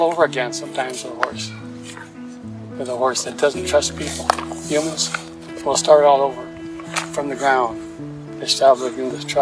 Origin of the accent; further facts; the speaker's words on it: Montana, United States; you know, I'm 82, I'm from the Fort Belknap Reservation. I rodeoed for 14 years. I'm sober for 40 years.